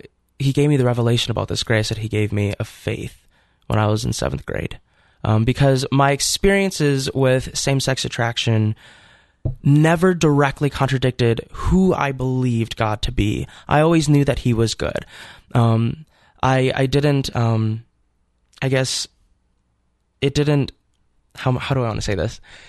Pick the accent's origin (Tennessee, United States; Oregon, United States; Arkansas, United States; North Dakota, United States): North Dakota, United States; Fargo; So I grew up in Fargo, North Dakota, and I would say that I was raised by a pretty average Midwest Catholic family.